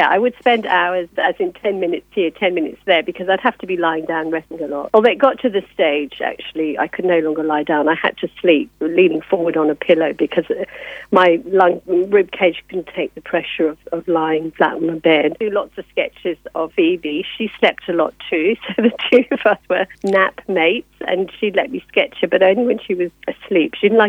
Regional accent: Darjeeling, West Bengal, India; When I was little, I was brought up in India and they'd never heard of this disease.

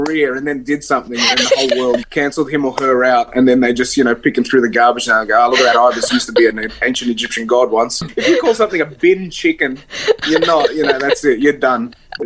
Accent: Sydney, New South Wales, Australia; I mean, I was brought up in Redfern, and you know, I'm not a posh guy.

